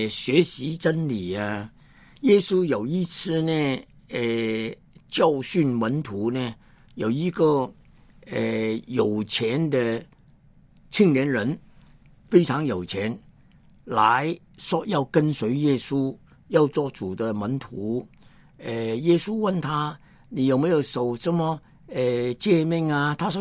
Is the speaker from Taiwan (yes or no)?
no; China; 那天神，一个我们中国人一直讲的话，请你评论评论，冰封三尺，非一日之寒。